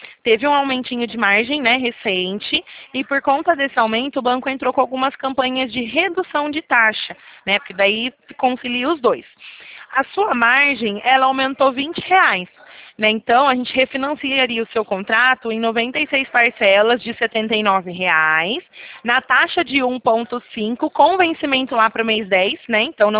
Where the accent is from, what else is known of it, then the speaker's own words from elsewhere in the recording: São Paulo, Brazil; Do interior de São Paulo. Isso mesmo. É pelo sotaque que você descobriu, porque todo mundo fala que meu sotaque é forte.